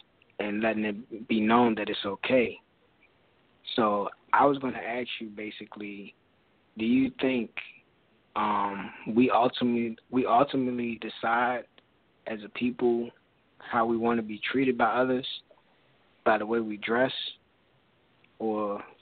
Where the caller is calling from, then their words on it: Washington, District of Columbia, United States; I'm calling from out of Washington, D.C.